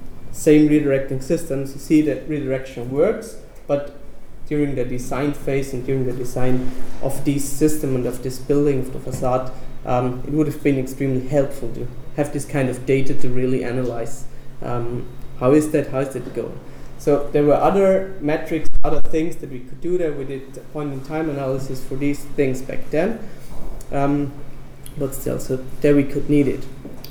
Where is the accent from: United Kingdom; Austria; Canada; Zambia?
Austria; English is a second language; I'm from Austria.